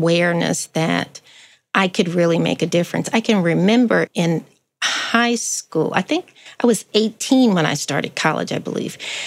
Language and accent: English; Baton Rouge, Louisiana, United States; Baton Rouge, Louisiana.